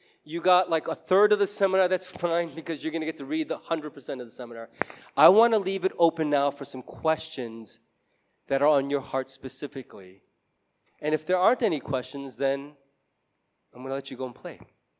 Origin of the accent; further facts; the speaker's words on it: Chicago, Illinois, United States; also born or lived in South Korea; I get it, but guess what? I was born in South Korea. What am I doing in Chicago? That wasn't my choice.